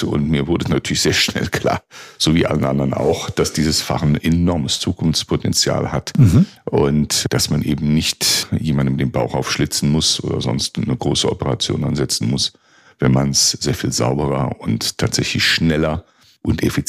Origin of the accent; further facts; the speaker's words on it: Mechernich, North Rhine-Westphalia, Germany; Ich komme gebürtig aus der Eifel, aus Mechernich in der Nordeifel. Da habe ich auch die ersten 18 Jahre meines Lebens verbracht.